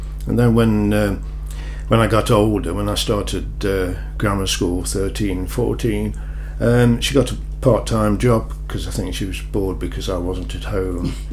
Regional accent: Nottingham, East Midlands, United Kingdom; I was born in Nottingham and I lived in Snenton, the area of Snenton in Nottingham, as a child, right until I got married.

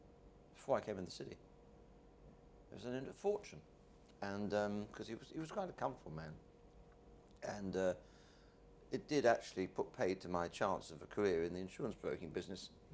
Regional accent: London, United Kingdom; born there; I was born on January the 19th, 1928, in London.

